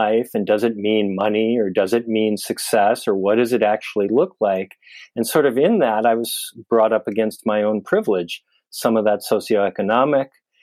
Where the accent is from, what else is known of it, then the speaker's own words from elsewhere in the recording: Wisconsin, United States; now in San Francisco, United States; I relocated from the Midwest. I grew up in Wisconsin. I moved out to the San Francisco area.